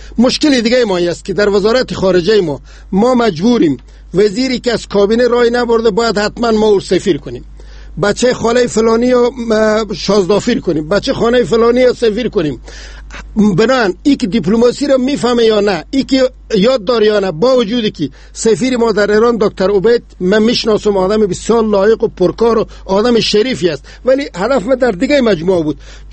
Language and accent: Persian; Afghanistan; ما افغانیم، مسلمانیم